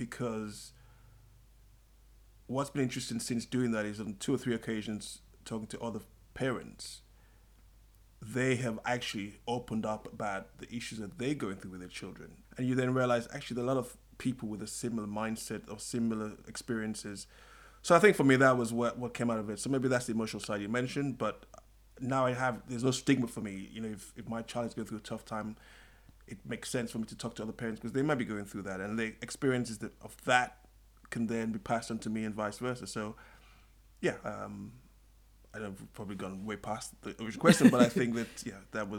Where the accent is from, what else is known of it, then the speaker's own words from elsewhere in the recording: Sierra Leone; I grew up partly in Sierra Leone and partly here.